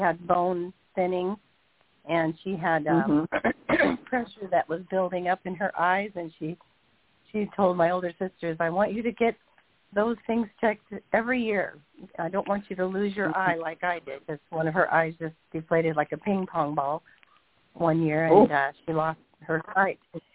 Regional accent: Newport, Washington, United States; I'm from Newport, Washington.

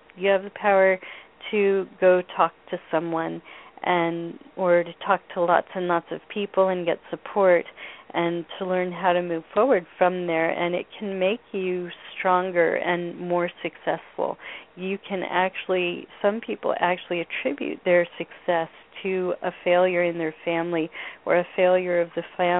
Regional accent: Novato, California, United States; now in Petaluma, United States; So I grew up south of Petaluma by about one exit on the freeway in a little town called Novato, very near wine country.

